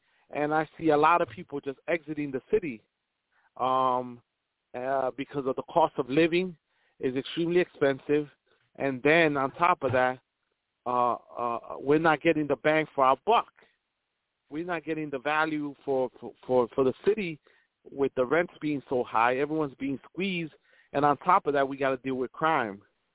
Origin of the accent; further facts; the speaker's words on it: New York City, New York, United States; bus operator, Bronx, New York. Growing up in the Bronx in the 80s and 90s, this is like reminding me of those times.